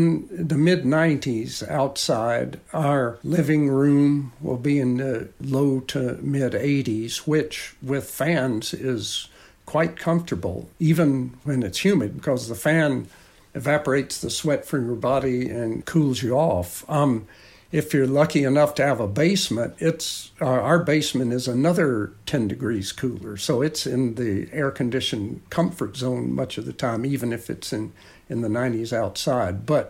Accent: Georgia, United States; born or raised there

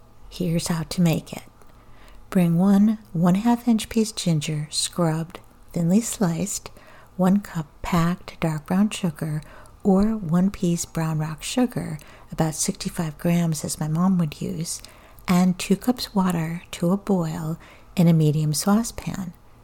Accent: Australia; When I was growing up in Australia, my mom would cut a giant wedge of watermelon

